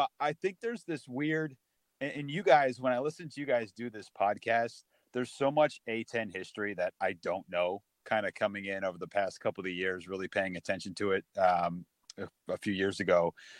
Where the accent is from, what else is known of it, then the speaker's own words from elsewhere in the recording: Massachusetts, United States; I mean, I grew up in Western Massachusetts, you know, refuse to lose in the mid 90s was the slogan in these parts.